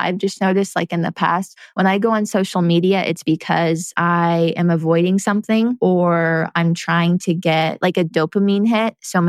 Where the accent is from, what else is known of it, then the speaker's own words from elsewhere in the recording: Lake Tahoe, California, United States; growing up in Lake Tahoe, I was very used to as a kid being outside all the time.